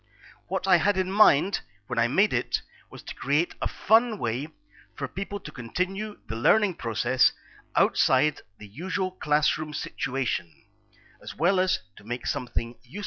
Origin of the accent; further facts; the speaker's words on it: Melbourne, Victoria, Australia; now in Thailand; My home country is Australia, and that's where I grew up, in Melbourne.